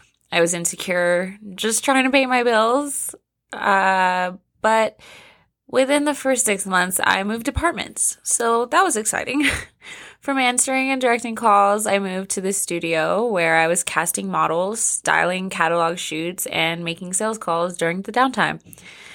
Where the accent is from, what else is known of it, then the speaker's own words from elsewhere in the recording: Riverside, California, United States; back in my hometown, Riverside, California.